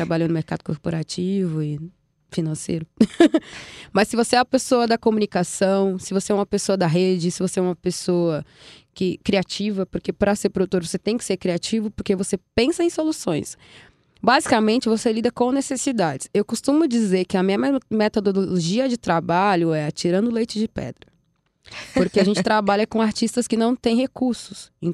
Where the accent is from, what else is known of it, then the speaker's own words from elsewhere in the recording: Minas Gerais, Brazil; Gente, sou mineira, tenho 28 anos